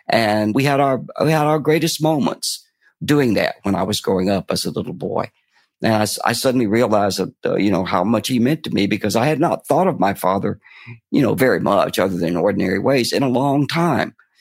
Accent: Fort Payne, Alabama, United States; I was brought up in the Appalachian foothills of Fort Payne, Alabama.

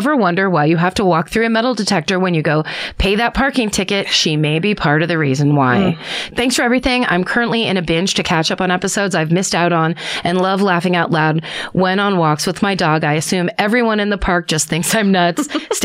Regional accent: Albuquerque, New Mexico, United States; I'm from Albuquerque, New Mexico, which of course has a well-known history of murder and meth usage. Growing up there, you kind of just learn to accept that weird shit is going to happen.

